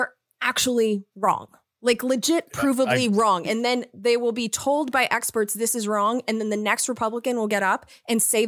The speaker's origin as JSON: {"language": "English", "region": "California", "country": "United States", "tie": "born or raised there", "said": "I grew up in Southern California, so not exactly on the border in Orange County, but not far from it."}